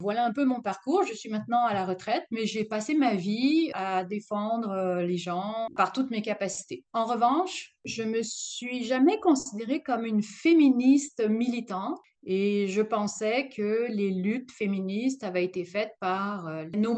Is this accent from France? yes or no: yes; Strasbourg, Grand Est, France; moved away as an adult; now in Canada; J'ai 60 ans. Je suis née à Strasbourg, donc je suis alsacienne. Et à 20 ans, l'âge de 20 ans, je suis allée étudier à Montréal. Et puis, je suis restée au Québec